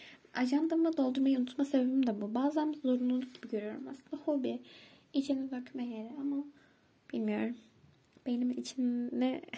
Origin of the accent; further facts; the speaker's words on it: Istanbul, Turkey; İstanbul benim doğduğum, büyüdüğüm yer